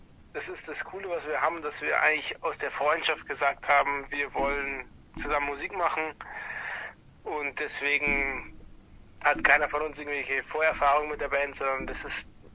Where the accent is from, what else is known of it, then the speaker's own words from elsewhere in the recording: Bavaria, Germany; wir kommen aus dem Süden von Bayern, zwischen München und Garmisch, sind da aus verschiedenen Orten zusammen in der Schule gewesen